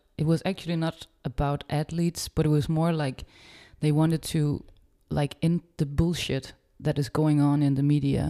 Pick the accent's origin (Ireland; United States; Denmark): Denmark; now in France; I'm 27 years old and I come from Denmark. And it's my second season in France